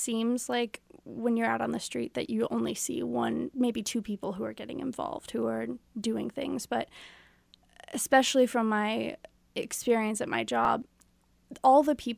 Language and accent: English; Joplin, Missouri, United States; Okay, so I'm 19 right now, but I don't know. I grew up in Joplin, Missouri, in a very small town. You didn't see a lot of activist movements there.